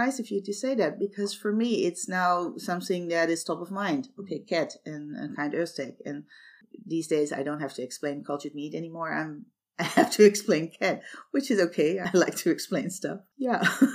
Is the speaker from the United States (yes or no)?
no; Amsterdam, North Holland, Netherlands; English is a second language; Well, I am from Amsterdam. We're a delta country.